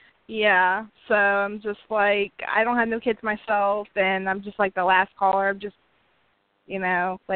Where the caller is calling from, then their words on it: Indiana, United States; I'm calling from Indiana.